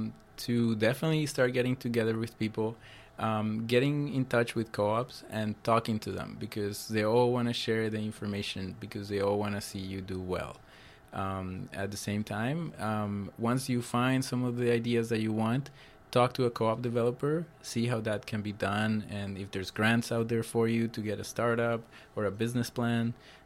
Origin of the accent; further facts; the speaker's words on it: Colombia; because I'm from Colombia